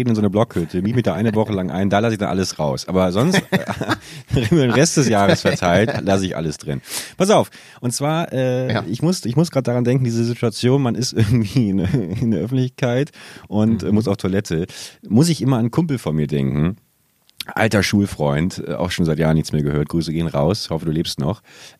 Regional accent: Hamburg, Germany; Da habe ich noch in meiner Heimatstadt gewohnt, also in Hamburg.

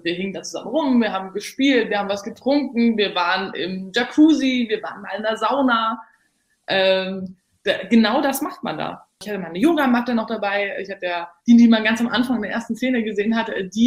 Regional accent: Berlin, Germany; Weil ich bin ja sehr pragmatisch als Berlinerin

